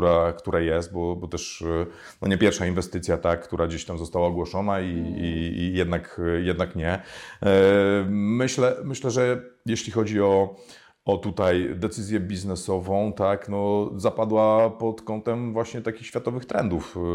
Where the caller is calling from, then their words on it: Wrocław, Lower Silesian Voivodeship, Poland; ja akurat z Wrocławia pozdrawiam, gdzie Intel chciał inwestować.